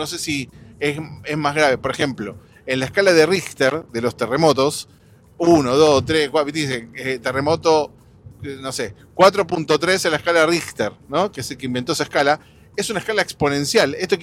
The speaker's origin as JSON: {"language": "Spanish", "country": "Argentina", "moved": "yes", "said": "Cuando yo me fui de Argentina hace más de 10 años, no pasaba esto que les voy a contar ahora, y me sorprendí cuando pasó acá desde que llegué"}